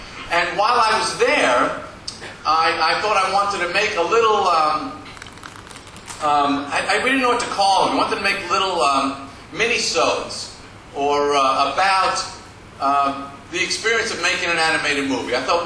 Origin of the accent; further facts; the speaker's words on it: New York, United States; Now, for a Jewish boy growing up on Long Island, to have dinner with Steven Spielberg, this is like being bar mitzvah twice.